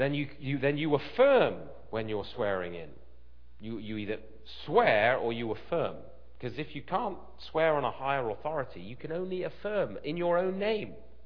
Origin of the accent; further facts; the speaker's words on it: United Kingdom; which as a Brit was simply a reaffirmation